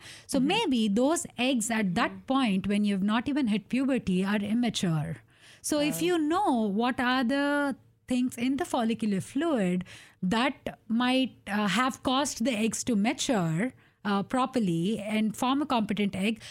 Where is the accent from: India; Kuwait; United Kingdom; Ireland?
India; English is a second language; now in United States; I know growing up in India, it's a big taboo topic.